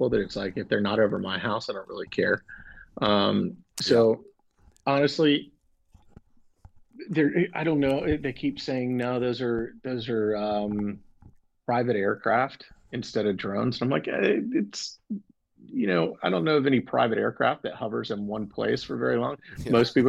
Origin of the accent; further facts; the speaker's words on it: Charleston, South Carolina, United States; moved away as an adult; now in Clarksville, United States; I'm born and raised in Charleston. Spent the more than half my life there.